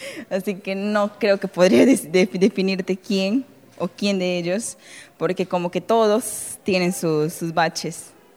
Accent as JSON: {"language": "Spanish", "town": "Iquitos", "region": "Loreto", "country": "Peru", "said": "tengo 21 años, vengo de Perú, pero la región selva, es decir, a la ciudad de Iquitos."}